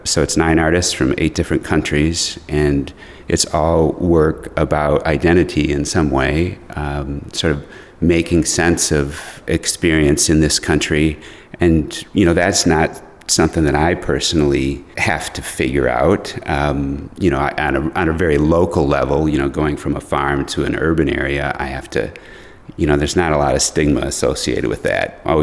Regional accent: Wisconsin, United States; now in Minneapolis, United States; Yes, in general terms, I'm from Wisconsin. I grew up on a farm about 40 minutes from here. Which was a very rural area when I was growing up

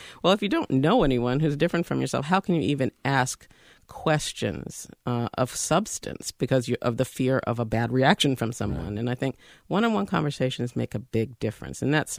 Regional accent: Durham, North Carolina, United States; I'm very proud to have that as my hometown, and I still live here

